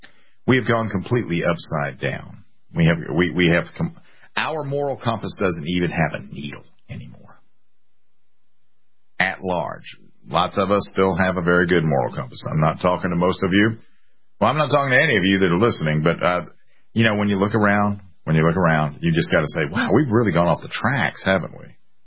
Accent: Columbia, United States; But he is the mayor, and, you know, Columbia is my hometown, and I wish to God I could tell you different.

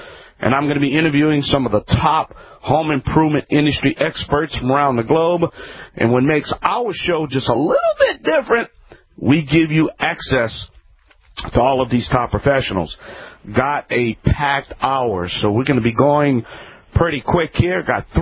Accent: Louisiana, United States; I'm the Cajun man from the Bayou Land, and this is Home Talk USA.

